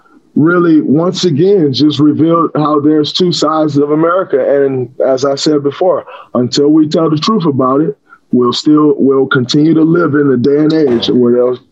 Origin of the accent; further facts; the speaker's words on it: Saginaw, Michigan, United States; nothing seemed accessible to a young Black kid growing up in Saginaw, Michigan.